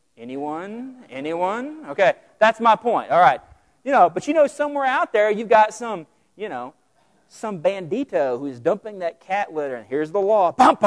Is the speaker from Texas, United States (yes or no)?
yes; Vernon, Texas, United States; I'm from Vernon, Texas. We don't have a lot of sky rises in Wilbarger County.